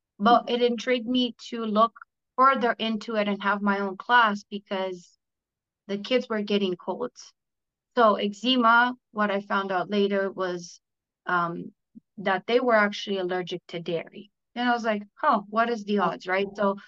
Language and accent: English; Romania; now in Calgary, Canada; I'm from Calgary, Alberta, originally from Romania.